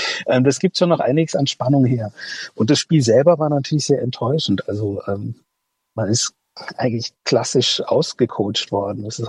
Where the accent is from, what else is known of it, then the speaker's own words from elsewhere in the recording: North Rhine-Westphalia, Germany; born there; now in Leipzig, Germany; Ich bin gebürtiger Ostwestfale, es wird noch verrückter.